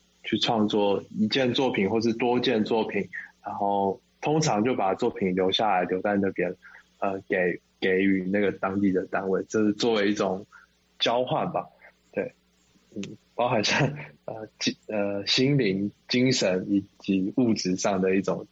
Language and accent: Chinese; Taitung County, Taiwan; 它仿佛回到了我的家乡，就是台湾的台东，然后周围都是山，然后有一些农田，然后最近的邻居可能走路要走10分钟才遇得到吧